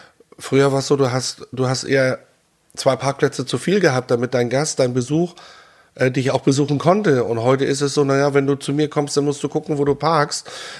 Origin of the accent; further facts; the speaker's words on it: Rantum, Schleswig-Holstein, Germany; Ich bin hier in Rantum aufgewachsen